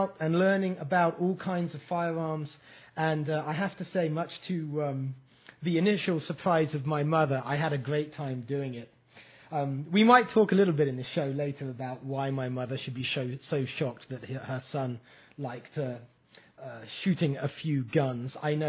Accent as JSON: {"language": "English", "region": "Washington", "country": "United States", "said": "in my home state of Washington"}